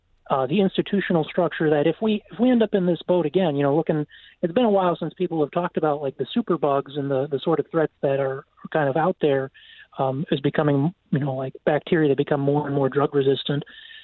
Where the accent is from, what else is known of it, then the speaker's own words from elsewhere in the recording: West Salem, Wisconsin, United States; I'm from West Salem, Wisconsin. Been on the village board here for 5 years.